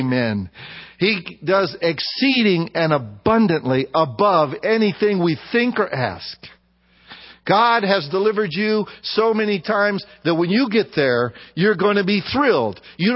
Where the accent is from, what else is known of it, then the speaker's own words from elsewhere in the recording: Arizona, United States; I come from Arizona and man, it's hot here in Thailand.